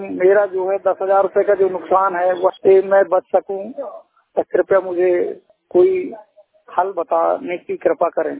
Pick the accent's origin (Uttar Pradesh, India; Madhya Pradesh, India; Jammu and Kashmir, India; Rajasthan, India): Madhya Pradesh, India; Jabalpur; पूर्ण दृष्टि बाधित विकलांग हूँ, मध्य प्रदेश के जबलपुर जिले का निवासी हूँ।